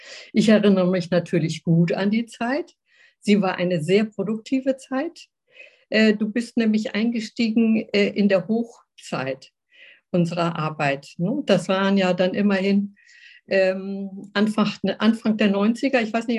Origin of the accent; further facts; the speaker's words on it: North Rhine-Westphalia, Germany; Ich komme ja aus Nordrhein-Westfalen